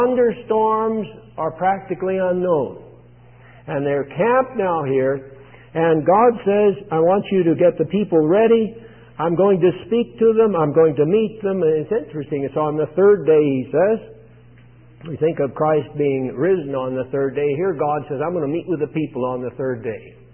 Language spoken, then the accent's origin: English; Arizona, United States; I grew up in Arizona and was within sight of mountains all the time while I was growing up.